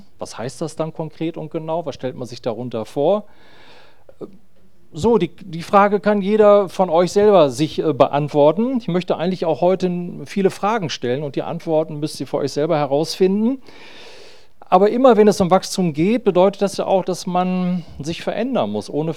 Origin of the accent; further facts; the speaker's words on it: Bielefeld, North Rhine-Westphalia, Germany; meine liebe Frau Ulla ist dabei, wir kommen aus Bielefeld, haben 3 erwachsene Kinder.